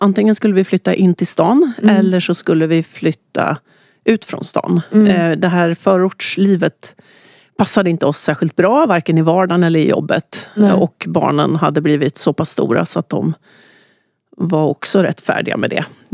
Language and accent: Swedish; Hedemora, Dalarna County, Sweden; Hedemora. Mm. Så där är jag uppväxt.